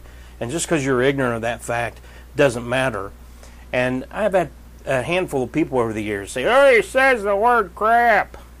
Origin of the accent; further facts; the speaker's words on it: England, United Kingdom; I am English, and I'm going to call on the name of the Lord Jesus.